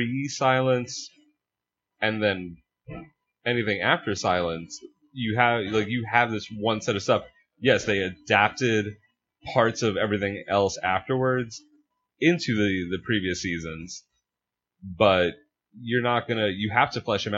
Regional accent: Long Island, New York, United States; I grew up on Long Island. Most of my bosses were cranky old Jews.

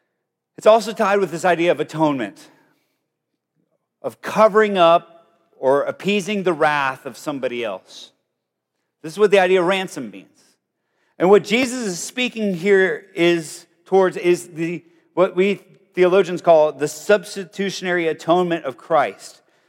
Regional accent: Colombia; I grew up in South America, in Colombia, where people were getting kidnapped a lot when I was in my childhood.

